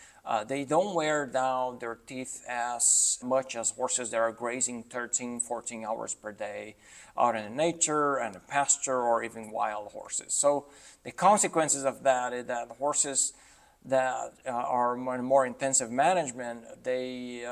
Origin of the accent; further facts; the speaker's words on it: Brazil; English is a second language; moved away as an adult; now in United States; I'm originally from Brazil, went to vet school in Brazil.